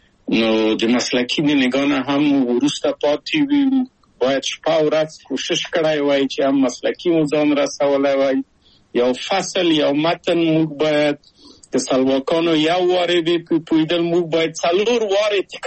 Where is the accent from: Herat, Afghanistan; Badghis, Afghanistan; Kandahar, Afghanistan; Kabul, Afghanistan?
Kabul, Afghanistan; او زه له کابل په یو دولتي بورس چکسلواکیا ته راغلم.